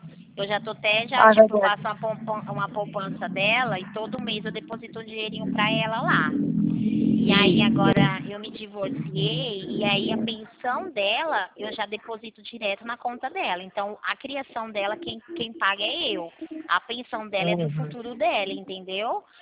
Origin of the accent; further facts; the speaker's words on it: Rio Claro, São Paulo, Brazil; Eu sou aqui de Rio Claro, de interior de São Paulo.